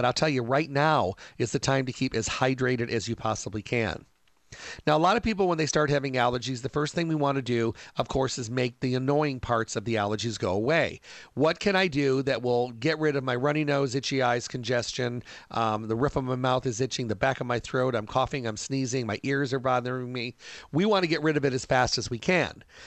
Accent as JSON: {"language": "English", "region": "Midwest", "country": "United States", "tie": "born or raised there", "said": "Now, I grew up in the Midwest. In the Midwest, I was allergic to birch trees, maple trees, ragweed, goldenrod, those kind of things."}